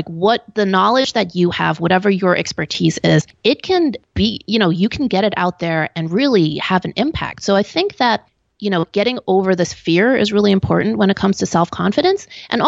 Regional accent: Hong Kong; born there; also born or lived in Belgium; So I have a pretty international background. I was born in Hong Kong. My father was Belgian. My mother is Hong Kong Chinese. But we moved around quite a bit because of my father's job.

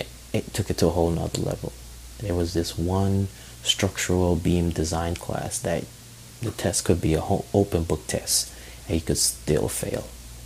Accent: Jamaica; my journey to design started as a child in Jamaica. I was born in Jamaica.

